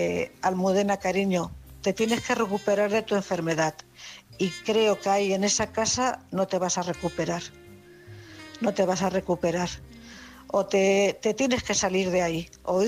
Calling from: Cuenca, Castilla-La Mancha, Spain; de Cuenca.

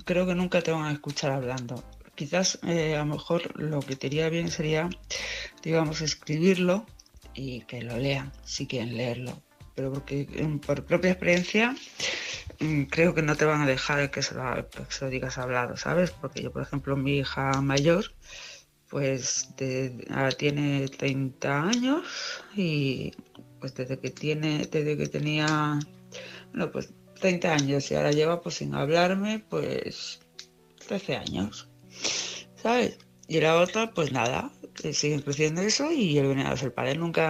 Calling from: Palma, Balearic Islands, Spain; de Palma de Mallorca.

